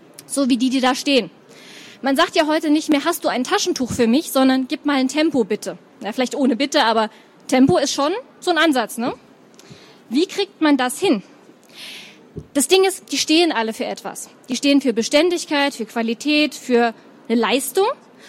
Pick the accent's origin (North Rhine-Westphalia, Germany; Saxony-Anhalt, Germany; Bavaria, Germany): Bavaria, Germany; Munich; ich bin 35, ja, ich bin scheiße alt. Ich komme aus München